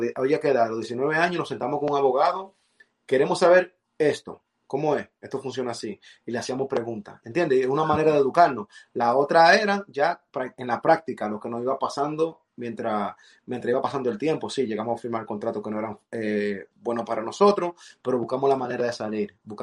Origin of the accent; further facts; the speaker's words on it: United States; Otra referencia para mí, creciendo aquí en Estados Unidos, han sido los productores americanos